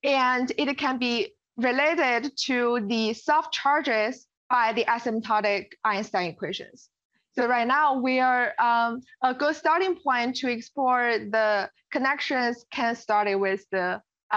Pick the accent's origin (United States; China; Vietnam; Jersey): China; now in Canada; I'm from China.